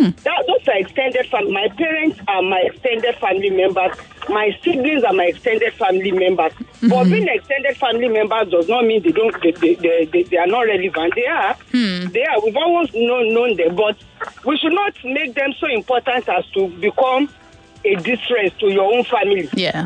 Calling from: Ikeja, Lagos, Nigeria; Yes, I'm calling from Ikeja.

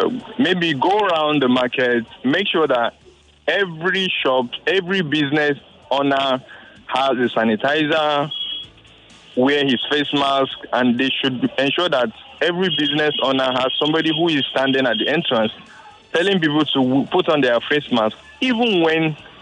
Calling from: Lagos Island, Lagos, Nigeria; I'm calling from Lagos Island.

